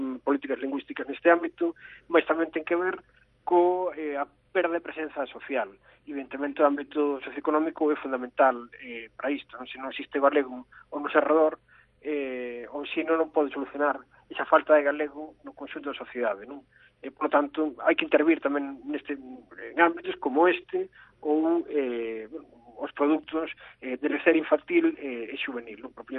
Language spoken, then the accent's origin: Galician; Galicia, Spain; Temos que ser nos galegos quen actúe para reverter esta situación. A nosa lingua ten tanto dereito a estar como calquera outra